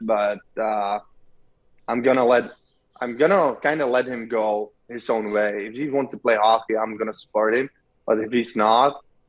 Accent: Czechia; English is a second language; And then I was playing with my hometown team in the second Czech league for a couple of years.

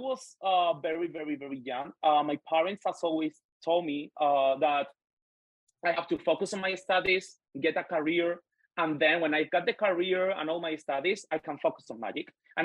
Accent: Spain; English is a second language; because I've been here in the Magic Circle from Malaga.

